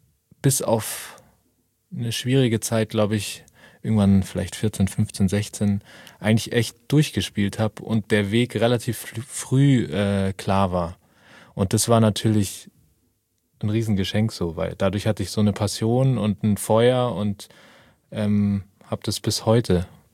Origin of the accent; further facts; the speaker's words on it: Switzerland; Ich bin ja eigentlich Schweizer